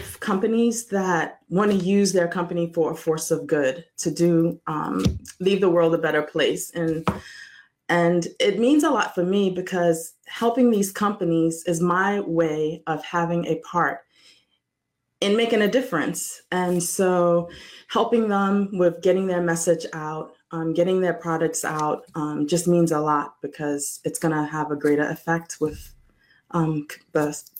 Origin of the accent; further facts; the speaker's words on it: Ghana; I grew up in Ghana, and growing up in Ghana in a developing country, you're privy to so much the haves and the have-nots